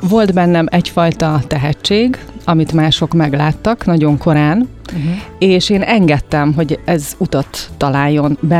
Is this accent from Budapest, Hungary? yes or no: no; Pécs, Baranya, Hungary; born there; én Pécset születtem, oda jártam egyetemre, most is vannak ott kötődéseim, és egyáltalán nem éltem ott.